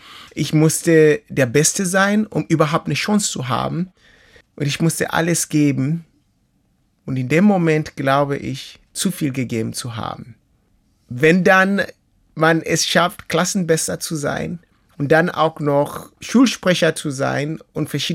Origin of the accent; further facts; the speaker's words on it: Kenya; German is a second language; Ich gehörte nicht mal zu den Kenianern vollständig, weil an mich war zu sehen, dass ich halb Uganda war. Mein Akzent, mein Aussehen, meine plattere Nase als die anderen Nasen